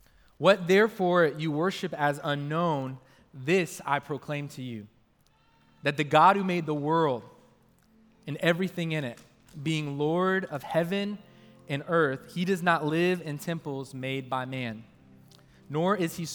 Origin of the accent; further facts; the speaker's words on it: United States; accent: English; now in Australia; I'm an American with an English accent.